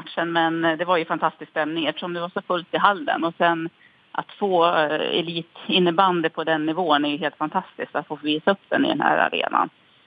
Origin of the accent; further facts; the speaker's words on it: Norberg, Västmanland County, Sweden; Jag är faktiskt också född och uppvuxen i Norberg